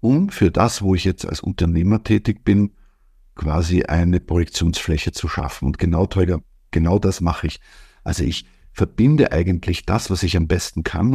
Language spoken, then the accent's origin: German; Vienna, Austria; wie man bei uns in Wien sagt.